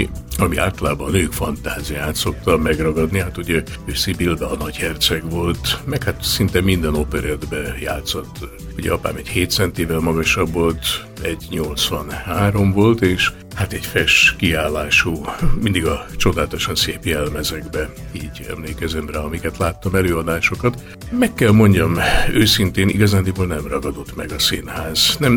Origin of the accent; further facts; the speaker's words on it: Pécs, Baranya, Hungary; Én Pécset nevelkedtem, a Mecsekalján laktunk, egy kis családi házban, nagymamámék neveltek.